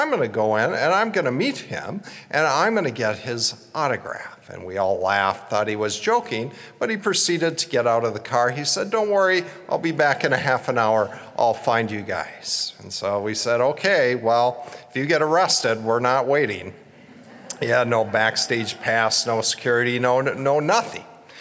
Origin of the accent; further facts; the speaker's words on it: Minneapolis, Minnesota, United States; And of course, growing up in the Twin Cities, all these bands or singers from all over the country would certainly make a stop at the XL Center or the Target Center